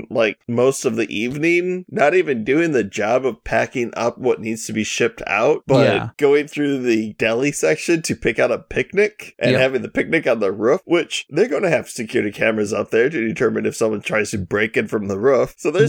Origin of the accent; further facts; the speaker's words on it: United States; It comes across a little bit off at first to me as an American